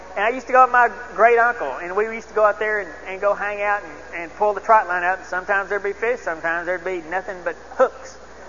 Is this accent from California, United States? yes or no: no; Dallas, Texas, United States; I grew up in North Dallas, so I had known nothing about fishing.